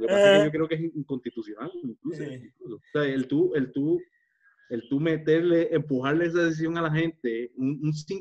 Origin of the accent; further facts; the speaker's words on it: Puerto Rico; ya nosotros no somos el puertorriqueño del 1898. Nosotros somos otro, ¿verdad?